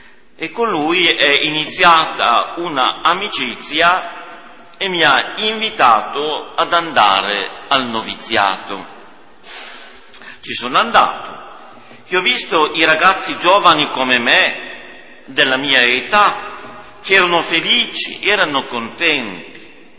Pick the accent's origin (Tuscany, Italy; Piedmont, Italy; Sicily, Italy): Piedmont, Italy; Biella; vengo da Biella, ho 24 anni